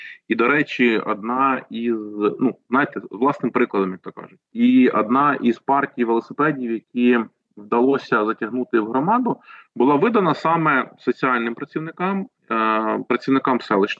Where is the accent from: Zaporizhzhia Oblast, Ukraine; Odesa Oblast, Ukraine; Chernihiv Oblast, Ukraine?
Chernihiv Oblast, Ukraine; Chernihiv; я можу сказати, в моєму рідному місті Чернігові, тому що я там навчався